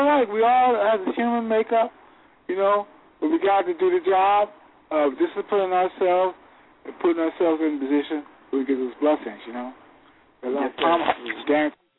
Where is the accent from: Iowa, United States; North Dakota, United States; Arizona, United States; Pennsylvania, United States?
Pennsylvania, United States; Philadelphia; I come from Philadelphia, and right now there's a imam who had to go to jail because he was corrupt.